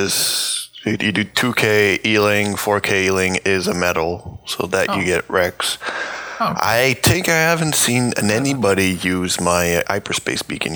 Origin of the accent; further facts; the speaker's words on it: Canada; When I'm Canadian, I won't say more.